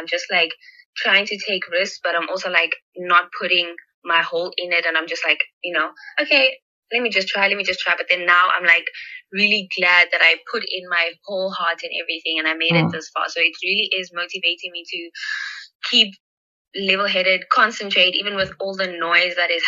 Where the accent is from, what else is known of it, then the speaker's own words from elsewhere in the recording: Soweto, Gauteng, South Africa; We stay in Pimville Zone 4. That's actually my grandmother's home. Like, that's home.